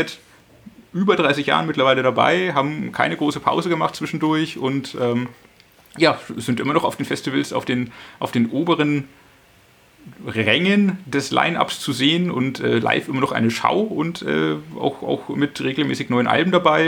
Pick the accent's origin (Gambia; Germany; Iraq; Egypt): Germany; Bavaria; Ich komme auch aus der Region, natürlich. Ich bin da vorgeprägt aus Franken.